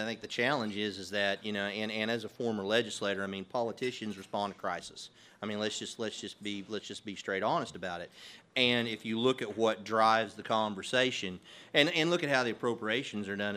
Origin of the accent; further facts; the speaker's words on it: Loyal, Oklahoma, United States; hey, I'm from Loyal. Loyal's got 50 people in it